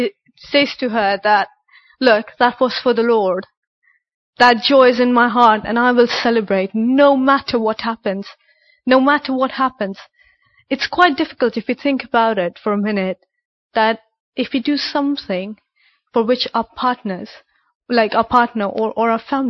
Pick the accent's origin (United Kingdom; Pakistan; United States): Pakistan; because I'm from Pakistan and Afghanistan's really near, they're very close to us.